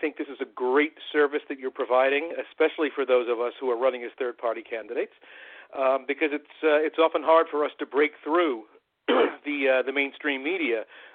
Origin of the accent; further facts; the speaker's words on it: Shelburne, United States; I've served on the Town Conservation Commission in my hometown of Shelburne